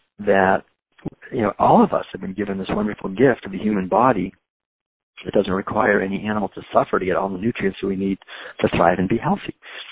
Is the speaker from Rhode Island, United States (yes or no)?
no; Concord, Massachusetts, United States; Where I grew up in Concord, Massachusetts, April 19th is Patriots Day.